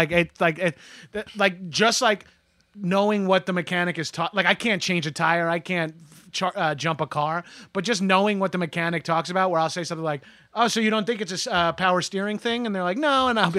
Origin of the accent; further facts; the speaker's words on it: New York, United States; I'm from Long Island.